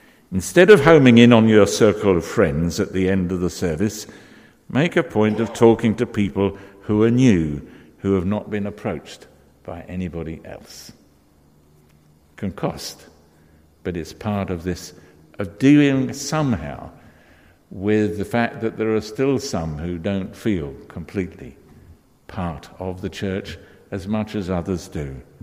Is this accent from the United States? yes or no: no; London, United Kingdom; growing up in the East End of London as a very working class lad, and that was the whole community.